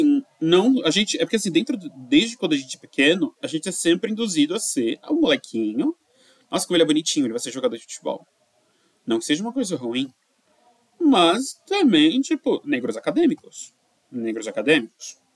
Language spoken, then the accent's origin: Portuguese; São Paulo, Brazil; nascido e criado em São Paulo, na zona sul de São Paulo, né, perto do Capão Redondo, Jardim Ângela, Vila Gilda, Horizonte Azul, Vila do Sol, Jacira, Capela.